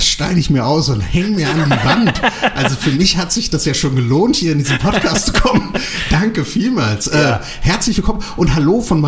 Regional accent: Thuringia, Germany; ich komme ja aus Thüringen

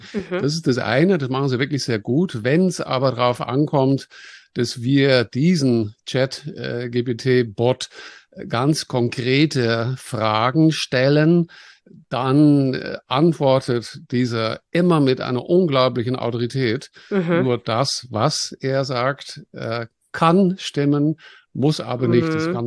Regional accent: Netherlands; now in Munich, Germany; Hast schon gesagt, bin Holländer. Mhm. Ich habe in Delft Computer Aided Design studiert.

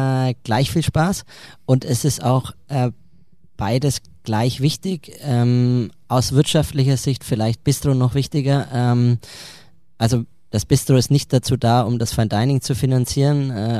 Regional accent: Heroldsberg, Bavaria, Germany; habe ich tatsächlich in meinem Heimatort in Heroldsberg, das ist hier gleich um die Ecke

